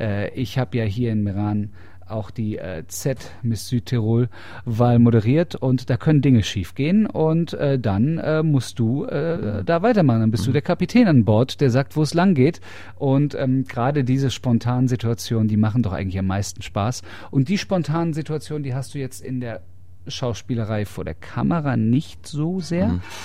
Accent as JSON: {"language": "German", "country": "Germany", "said": "ich komme aus Deutschland, da mache ich nicht so Unterscheidungen"}